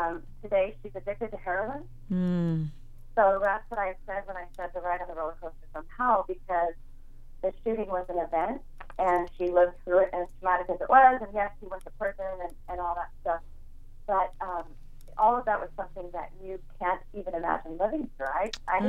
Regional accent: Seattle, Washington, United States; And we're actually from Seattle, and I don't actually really know that area. We live in the east side in a town called Bellevue

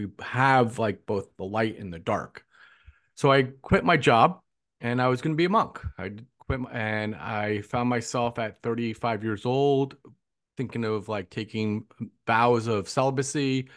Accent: New Jersey, United States; So I guess, born and raised in New Jersey, went to Rutgers.

